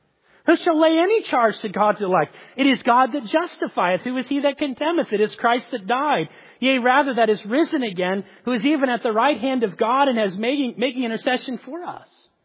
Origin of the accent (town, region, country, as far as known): Florida, United States; born or raised there